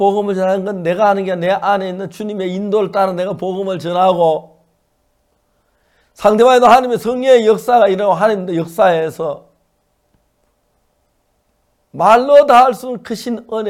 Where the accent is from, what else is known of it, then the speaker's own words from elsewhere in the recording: South Korea; 우리는 한국에서 온 학생들인데 음악을 잘해요.